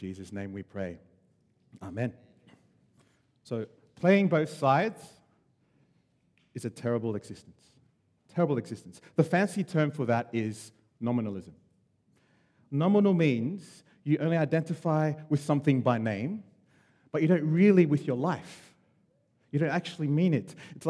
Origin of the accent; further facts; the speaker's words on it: Sydney, New South Wales, Australia; I grew up in Sydney.